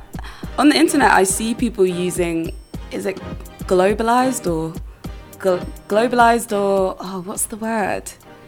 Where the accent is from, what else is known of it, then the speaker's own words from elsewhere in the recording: Northampton, East Midlands, United Kingdom; I remember in my hometown in Northampton